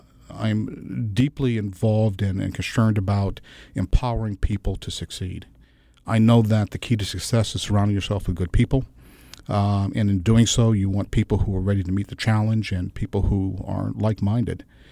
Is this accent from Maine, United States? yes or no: no; Newport, Rhode Island, United States; I grew up in a Navy environment all of my life. And I often tell the story, Rebecca, of growing up in Newport, Rhode Island.